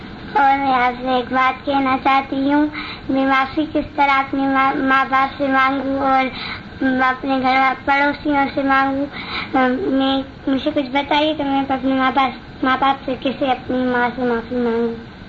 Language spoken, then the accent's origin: Urdu; Ghora Bari, Sindh, Pakistan; Urdu is a second language; میں گھوڑا بڑی سے آئی ہوں.